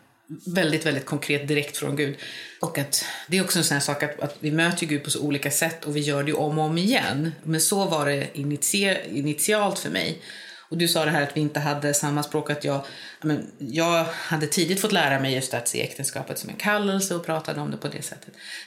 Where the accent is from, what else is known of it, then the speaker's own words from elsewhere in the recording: Sweden; Så att hitta det igen som svensk katolik i 50-årsåldern är helt ljuvligt.